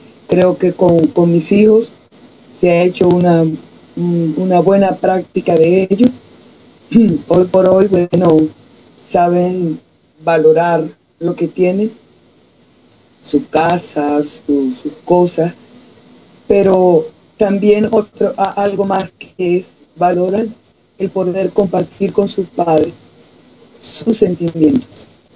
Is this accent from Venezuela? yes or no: yes; Cabimas, Zulia, Venezuela; Y sí, soy de Cabima, estado Zulia, Venezuela.